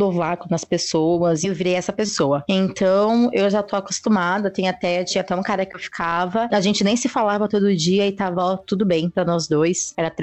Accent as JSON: {"language": "Portuguese", "region": "São Paulo", "country": "Brazil", "said": "Sou da Vila Formosa, mas eu gosto de falar que eu sou do Anália Franco, né?"}